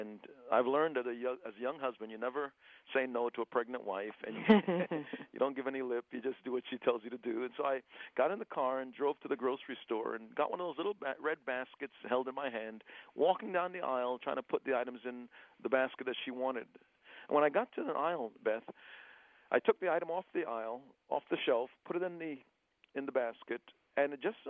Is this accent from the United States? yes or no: no; Jamaica; born there; I was born in Jamaica, which was about 99% black in terms of the country.